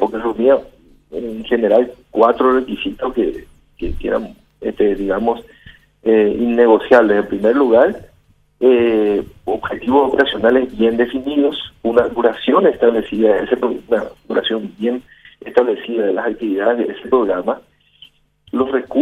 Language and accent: Spanish; Paraguay